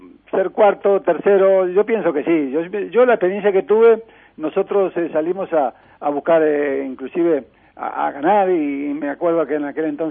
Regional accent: Uruguay; nosotros seguimos ahí, como buenos uruguayos, poco pero buenos

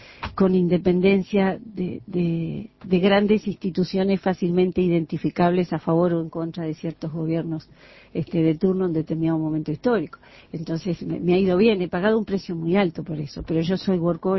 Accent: Uruguay; muchas veces me han cuestionado si soy uruguaya, pero soy uruguayísima

